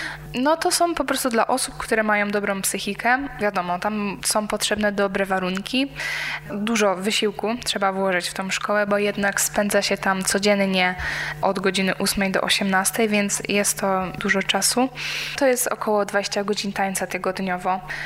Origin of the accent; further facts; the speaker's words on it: Czeladź, Silesian Voivodeship, Poland; Pochodzę z Czeladzi, mam dwójkę rodzeństwa i na co dzień uczęszczam do ogólnokształcącej szkoły baletowej w Bytomiu.